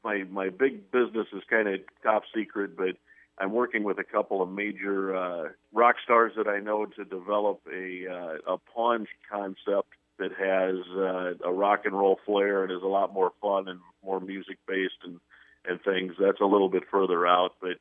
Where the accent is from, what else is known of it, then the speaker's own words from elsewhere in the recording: Sioux Falls, South Dakota, United States; I grew up in Sioux Falls. I went to the Boys Club when I was young.